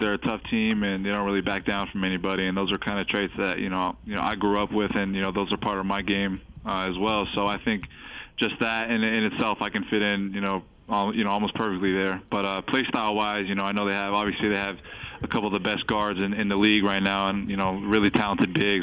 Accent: Las Vegas, Nevada, United States; Well, I mean, Las Vegas, I mean, I grew up in Vegas. That's my home, and I love it.

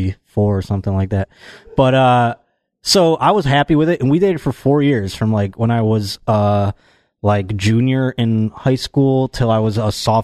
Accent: Buffalo, New York, United States; Well, I'm actually going to be in my hometown, Buffalo, New York, on November 6th at Helium Comedy Club.

